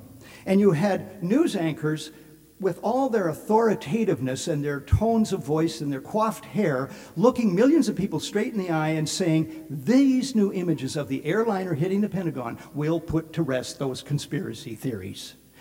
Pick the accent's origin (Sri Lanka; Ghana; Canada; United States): Canada; As a Canadian, I wonder how long you can stand that.